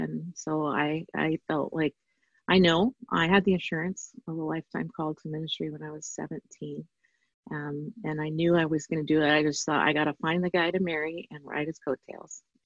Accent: Alaska, United States; also born or lived in Oregon / Minneapolis; I grew up in Alaska. And went to college in Oregon and met Michael, and we were married in 1986.

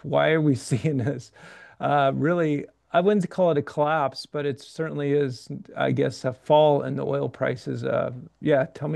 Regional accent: Alaska, United States; I'm originally from Alaska, which is a high oil and gas.

